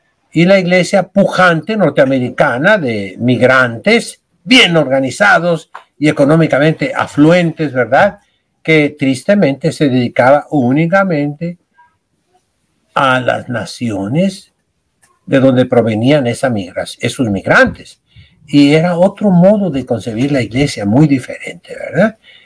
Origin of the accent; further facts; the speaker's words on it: Colima, Mexico; Soy de Colima, la ciudad que está al sur de Guadalajara, por el Océano Pacífico, cerca de Manzanillo. Me crié en un ambiente donde se hablaba mucho inglés